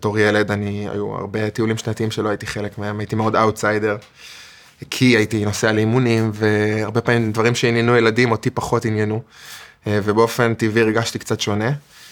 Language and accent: Hebrew; Jerusalem, Jerusalem District, Israel; moved away as an adult; also born or lived in Wingate; now in Tel Aviv, Israel; 31. יליד ירושלים. בגיל 18 עברתי לגור בווינגייט.